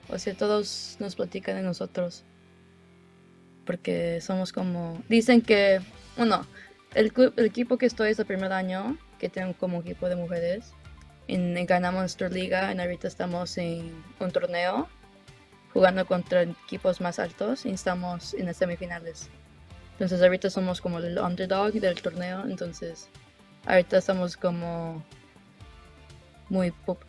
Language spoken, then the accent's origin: Spanish; Mexico; born there; Y pues nací en México